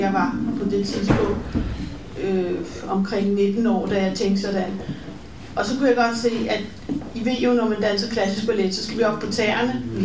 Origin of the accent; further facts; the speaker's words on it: Copenhagen, Capital Region of Denmark, Denmark; og jeg er dansker. Jeg er født her i København, og min far var kunstmaler. Og først var vi på Christianshavn, så flyttede vi ud på Kastrupvej.